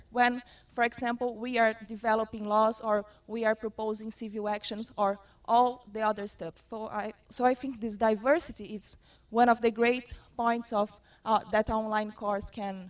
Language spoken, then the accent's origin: English; Brazil; English is a second language; I'm from Brazil, so I'm giving a Brazilian perspective.